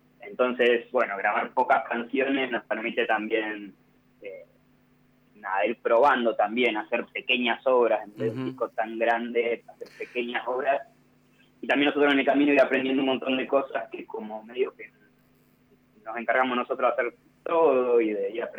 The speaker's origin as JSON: {"language": "Spanish", "town": "General Pico", "region": "La Pampa", "country": "Argentina", "said": "Entonces, así, como que somos todos de Pico y siempre nos encontramos en Pico, y ese es como nuestro punto."}